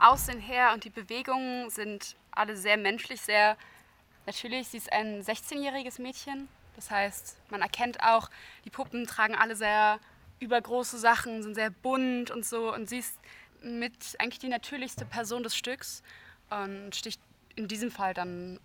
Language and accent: German; Berlin, Germany; ich bin 17 Jahre alt und ich komme auch aus Berlin.